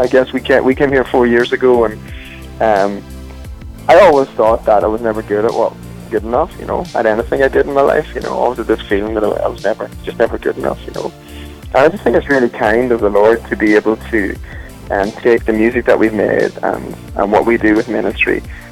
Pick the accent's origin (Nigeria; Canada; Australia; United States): United States; the South; I love the South. I obviously live in Nashville, so yes, I'm a Southerner, if that's... My accent makes me sound like I'm a Northerner, but I'm a Southerner, I guess.